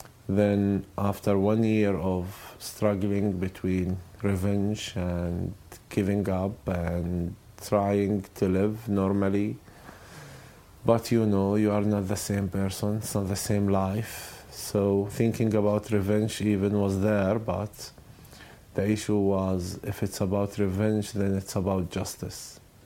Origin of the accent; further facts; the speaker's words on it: West Bank, Palestine; English is a second language; And I was raised and grew in the West Bank near Hebron.